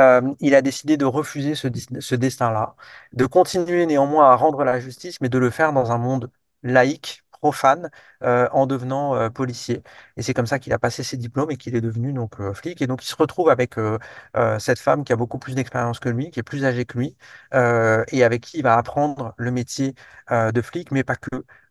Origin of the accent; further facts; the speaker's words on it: Nice, Provence-Alpes-Côte d'Azur, France; Moi, je viens de Nice, j'y ai passé toute mon enfance, je connais bien la ville, j'ai vécu également ces attentats de juillet dans ma chair.